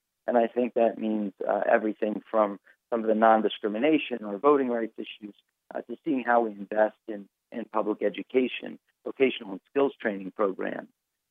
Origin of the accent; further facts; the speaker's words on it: Virginia, United States; as someone who's been born and raised in Virginia